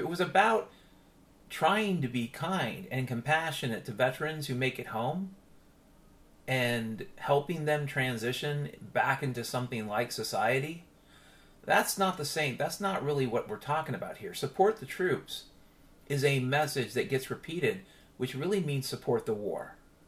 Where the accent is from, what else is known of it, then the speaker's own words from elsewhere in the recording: Ireland; And keep in mind, I'm Irish, so I love potatoes.